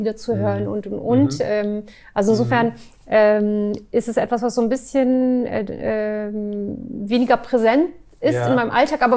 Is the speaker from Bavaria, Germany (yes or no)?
yes; Bavaria, Germany; born or raised there; also born or lived in Turkey